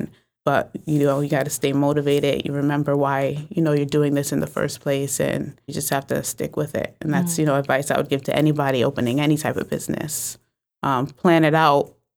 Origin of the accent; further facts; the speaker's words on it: New Haven, Connecticut, United States; Well, I'm from New Haven, mm-hmm. so I was born and raised here.